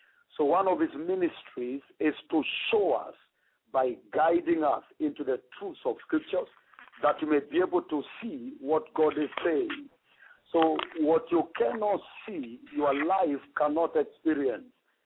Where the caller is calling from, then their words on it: Kenya; calling from Kenya.